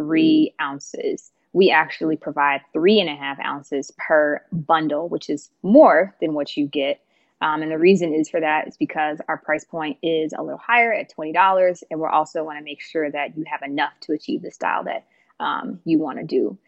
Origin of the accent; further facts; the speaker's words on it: Missouri, United States; now in Los Angeles, United States; I'm from Missouri. So before I moved to LA, like, I didn't know anything about the school except that's where they filmed Love and Basketball.